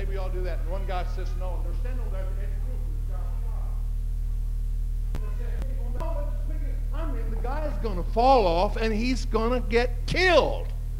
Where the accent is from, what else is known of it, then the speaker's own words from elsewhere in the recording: Texas, United States; I mean, I was raised in West Texas, and I've seen a lot of sand.